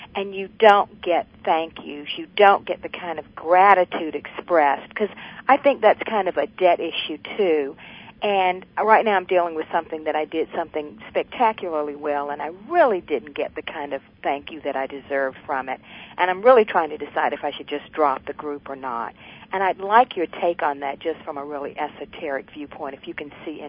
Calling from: United States; Continental United States.

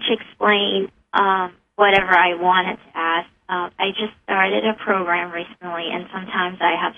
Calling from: Brooklyn, New York, United States; I'm calling from Brooklyn, New York.

